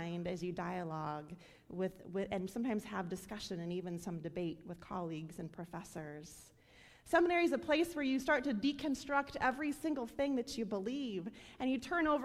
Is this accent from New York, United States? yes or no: no; Nebraska, United States; are the Nebraska Huskers, my home state.